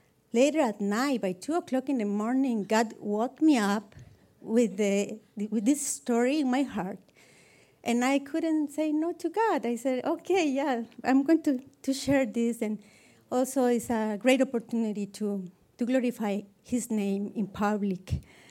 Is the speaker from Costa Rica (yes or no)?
yes; Costa Rica; English is a second language; moved away as an adult; I'm from Costa Rica. I moved here about 2 years ago with my husband